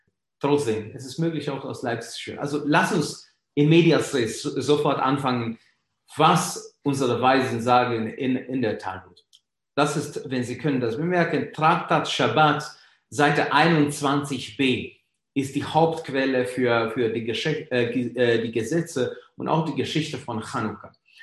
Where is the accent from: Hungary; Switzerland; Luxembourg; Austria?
Hungary; Budapest; German is a second language; now in Germany; Noch dazu, ich bin ein gebürtiger Ungarer. Ich komme ursprünglich aus Budapest. Seit 18 Jahren wohne ich in Deutschland.